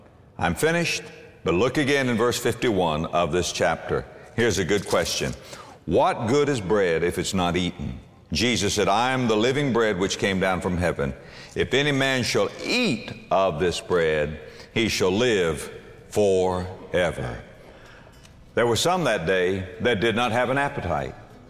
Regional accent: Florida, United States; I'm from Florida.

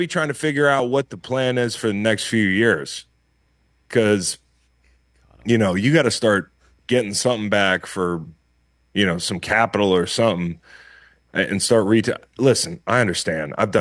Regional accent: Virginia, United States; Listen, I grew up in Virginia, so a lot of you know, Commanders fans here.

